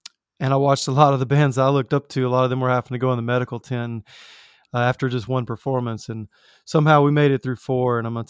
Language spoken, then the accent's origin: English; Birmingham, Alabama, United States; I was taken to the … show that was in my hometown, Birmingham, Alabama.